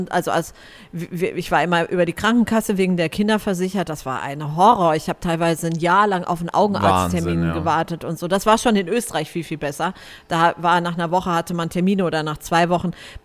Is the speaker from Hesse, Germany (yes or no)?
yes; Frankfurt, Hesse, Germany; ich bin in Frankfurt aufgewachsen